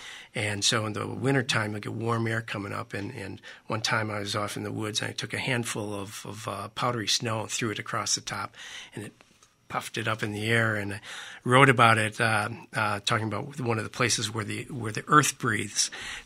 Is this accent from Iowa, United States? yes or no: yes; Dubuque, Iowa, United States; Well, I grew up in Dubuque. Attended college at Loras as an undergraduate, and had a couple of stints for graduate school down the road in Iowa City